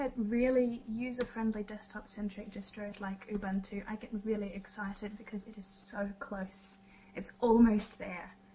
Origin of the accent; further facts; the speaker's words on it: Australia; now in New Zealand; because I'm an Australian citizen.